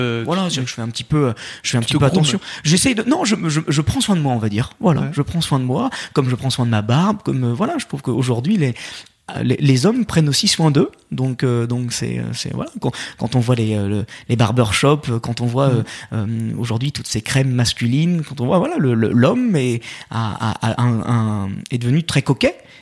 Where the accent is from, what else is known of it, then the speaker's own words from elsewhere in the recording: Lyon, Auvergne-Rhône-Alpes, France; Je suis lyonnais. J'ai eu la chance en plus de grandir dans une ville qui a été 7 fois championne de France.